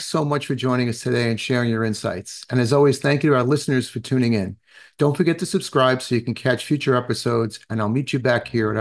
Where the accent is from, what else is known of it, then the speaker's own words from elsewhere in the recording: United States; I mean, look, I'm Italian American. My grandparents immigrated to this country, right? And they were educated, but unfortunately didn't speak English